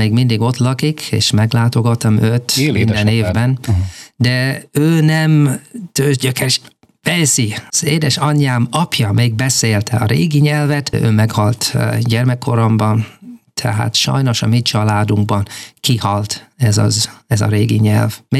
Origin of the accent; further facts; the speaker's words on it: Cardiff, Wales, United Kingdom; born there; Hungarian is a second language; A fővárosban, Cardiffban, ahol születtem